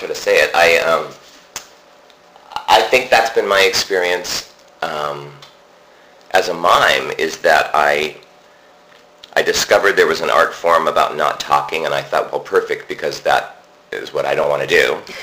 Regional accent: Montana, United States; I grew up in Montana, which is a very big, quiet place.

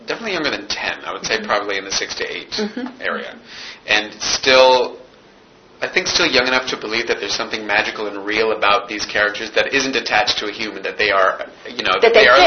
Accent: Toronto, Ontario, Canada; I grew up in Toronto.

